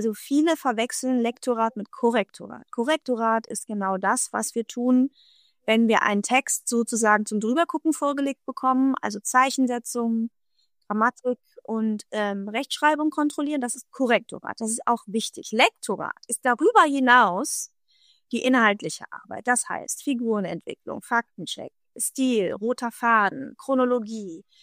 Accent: Berlin, Germany; accent: Berlin; Nee, ich habe da 9 Jahre gewohnt. Aber ich habe den Berliner Dialekt schon früher.

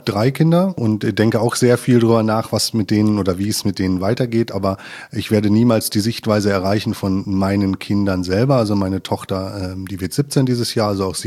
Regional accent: North Rhine-Westphalia, Germany; Also ich bin selber, komme ich ja nicht aus Lemgo oder aus Lippe. Ich bin aus dem Ruhrgebiet, quasi Westfale, halber Sauerländer. Das ist irgendwie so ein Grenzgebiet, wo ich aufgewachsen bin.

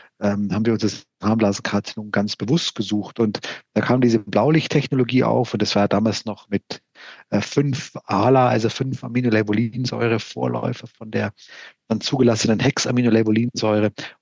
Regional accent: Hamburg, Germany; wie ich als Hamburger

